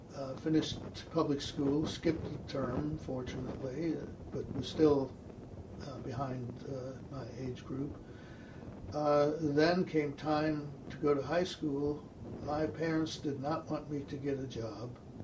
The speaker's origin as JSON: {"language": "English", "country": "Germany", "moved": "yes", "lives_now": "United States", "said": "We were officially classified and had to register as enemy aliens because we came from Germany."}